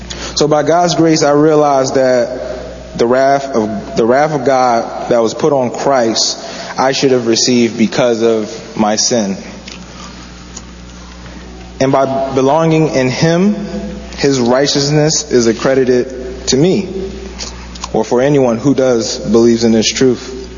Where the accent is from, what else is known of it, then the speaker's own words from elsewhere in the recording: Darby, Pennsylvania, United States; born there; I was born in Darby, Pennsylvania. It's actually about 15 minutes from Philadelphia. So I just say I'm from Philly.